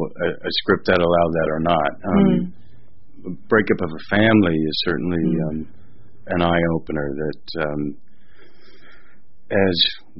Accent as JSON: {"language": "English", "region": "the Ozarks", "country": "United States", "said": "I'm a guy from the Ozarks, and that's the way we handle things."}